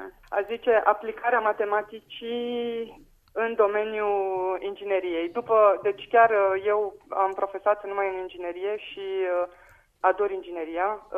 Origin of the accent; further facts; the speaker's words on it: Romania; eu venind totuși din România, sau cel puțin cum am fost eu crescută, cum am fost crescut în România, cum am fost crescută de părinții mei